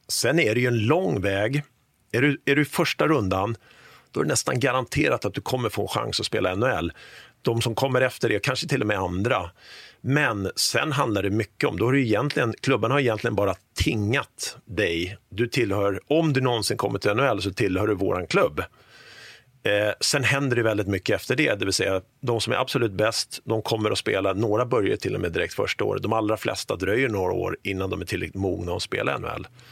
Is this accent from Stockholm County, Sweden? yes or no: yes; Sollentuna, Stockholm County, Sweden; man nu spelar på garageuppfarten med mina två bröder hemma i Sollentuna här